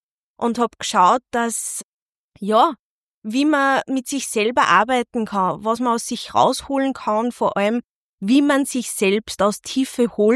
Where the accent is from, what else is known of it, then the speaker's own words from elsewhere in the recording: Perg, Upper Austria, Austria; bin aus Perg, 28, Mentaltrainerin und Podcasterin.